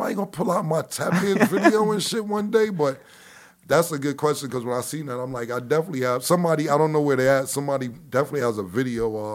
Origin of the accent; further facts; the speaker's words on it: New York, United States; I'm from 140th Street and Lenox Avenue.